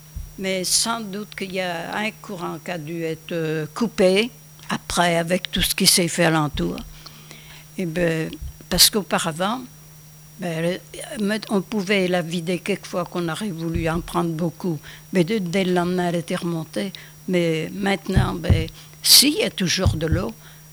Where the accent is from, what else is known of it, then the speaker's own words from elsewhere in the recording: Mormaison, Pays de la Loire, France; born there; je suis née à Mormaison. Je suis venue là en me mariant, je suis venue là en 26.